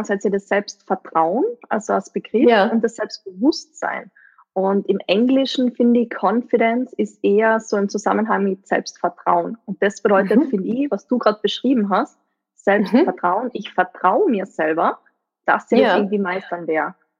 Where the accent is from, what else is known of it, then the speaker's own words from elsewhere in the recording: Austria; ich komme aus Österreich.